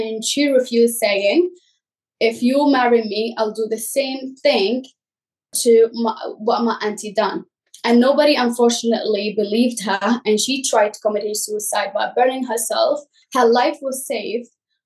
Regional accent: Yemen; now in United Kingdom; I'm from Yemen. I live in the UK.

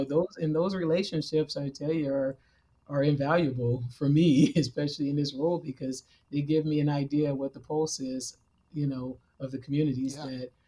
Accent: Oakland, California, United States; You know, like I said, I grew up in Oakland, and I'm still, several of my family members still live there. And I, you know, I was born, raised, and bred there.

